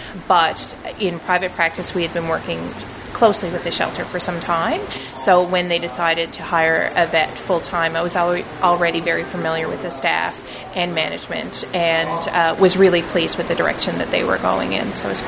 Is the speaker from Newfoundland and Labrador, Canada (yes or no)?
yes; Newfoundland and Labrador, Canada; because I grew up in Labrador